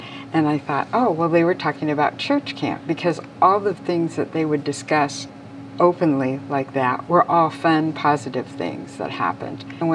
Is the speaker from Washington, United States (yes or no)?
yes; Seattle, Washington, United States; As a third generation Japanese American, I feel pretty distant growing up outside Seattle in the all-white community I was in.